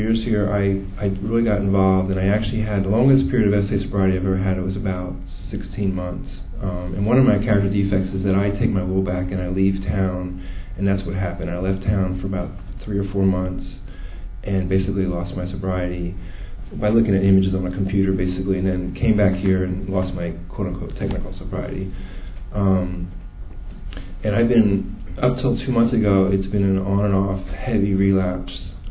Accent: Pennsylvania, United States; I was actually in Baltimore, Maryland. I'm actually from Pennsylvania.

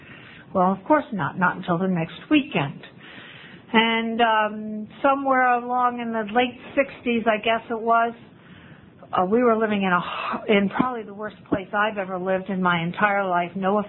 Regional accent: New Jersey, United States; I knew the country. I grew up in North Jersey, you know.

